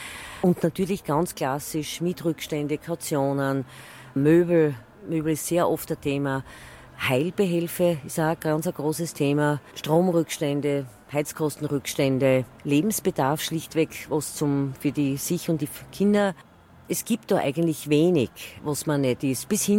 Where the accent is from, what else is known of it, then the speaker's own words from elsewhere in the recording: Styria, Austria; wie man bei uns in Steirischen sagt